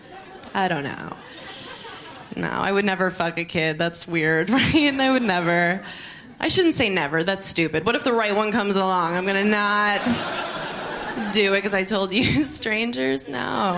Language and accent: English; New York, United States; But I'm from New York. Like, I lived there my whole life. But people always think I'm from the Midwest.